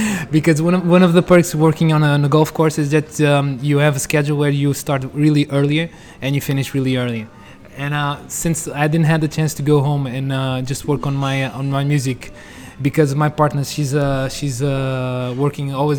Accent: Lisbon, Portugal; I was born and raised in Lisbon.

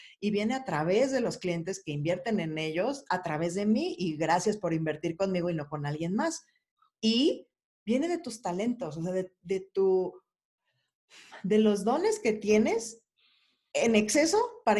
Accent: Mexico; Pues yo soy mexicana y ese no es mi caso.

